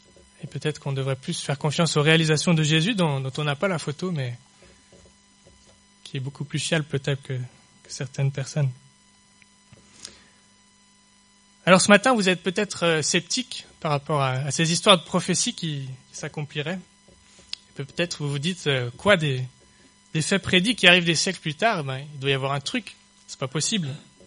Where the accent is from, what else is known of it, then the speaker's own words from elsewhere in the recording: France; Je suis français de l'étranger, donc je n'ai pas le droit de vote